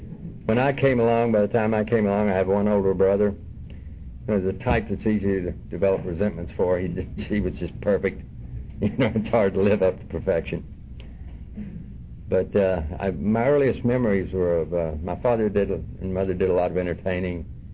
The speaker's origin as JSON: {"language": "English", "town": "Dallas", "region": "Texas", "country": "United States", "tie": "born or raised there", "said": "I was born in Dallas, Texas. Actually, a part of Dallas called Highland Park. And for any of you that are familiar with Dallas, that would immediately define me as a snot and a snob, because Highland Park is the area of Dallas."}